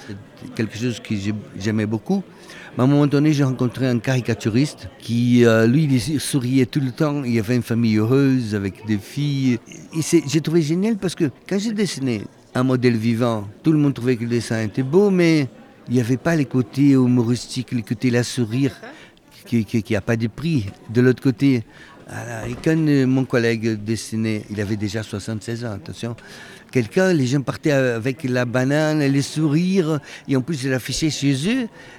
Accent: Brazil; French is a second language; moved away as an adult; now in France; je suis français et brésilien. Je suis arrivé en France à l'âge de 30 ans.

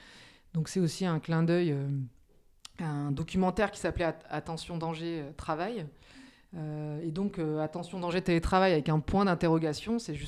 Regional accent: Nouvelle-Aquitaine, France; j'habite en région parisienne, mais je suis originaire de la Creuse. Et je vis en partie autour de Felletin.

